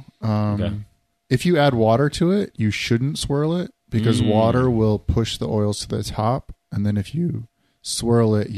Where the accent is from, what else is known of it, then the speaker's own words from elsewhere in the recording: Iowa, United States; I'm not from California, I'm from Iowa, and people would rave about Joshua Tree.